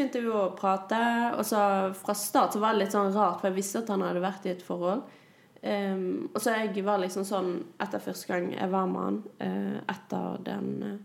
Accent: Sotra, Vestland, Norway; Han er jo fra Sotra. Ja, der jeg er fra.

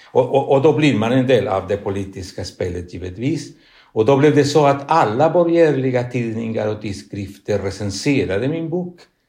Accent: Chile; now in Sweden; Och jag kom från Sydamerika, från Chile, det är mycket splittrade samhällen, stora klyftor och mycket annat.

